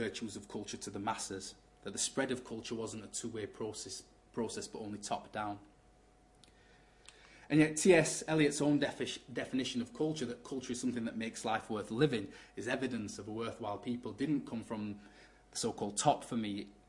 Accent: United Kingdom; I was born and raised in Britain, had a history connected to Europe, knew how things ran.

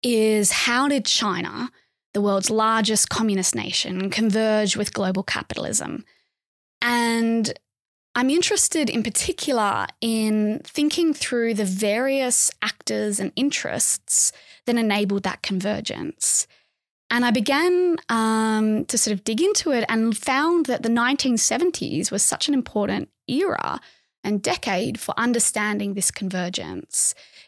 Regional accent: Australia; as a Australian growing up mostly in the post-Cold War era, I was interested in the relationship between the two biggest powers in the region that I was living in, right?

